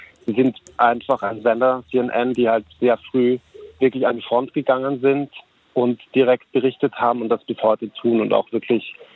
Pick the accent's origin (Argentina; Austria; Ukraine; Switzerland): Austria; now in Hamburg, Germany; ich bin Österreicher, deswegen klingt das komisch, aber ich lebe in Hamburg.